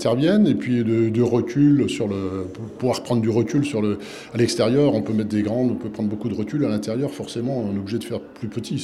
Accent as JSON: {"language": "French", "region": "East", "country": "France", "said": "Moi, je viens de l'Est"}